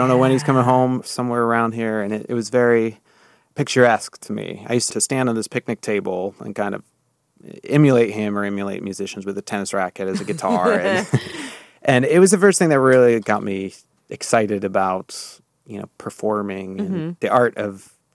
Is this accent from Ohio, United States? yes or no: yes; Chardon, Ohio, United States; And I grew up in Chardon, Ohio.